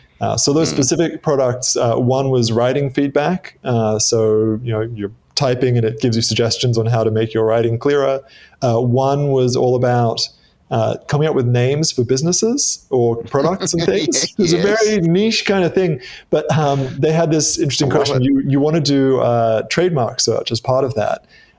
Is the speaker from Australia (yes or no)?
yes; Australia; accent: Australian; also born or lived in Midwest, United States; So my accent is not as Australian as you might expect.